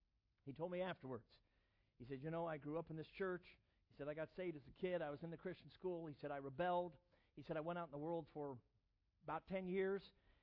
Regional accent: Chicago, Illinois, United States; Well, you know, I grew up here in the Chicago area. I don't know anything about living in the country.

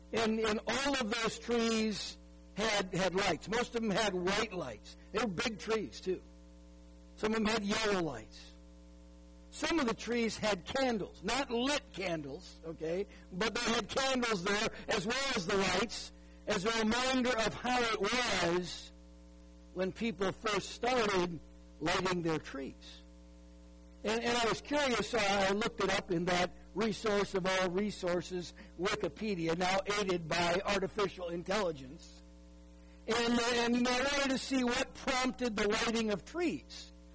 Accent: Minnesota, United States; My wife and I grew up in Minnesota, and there's two things about winter in Minnesota.

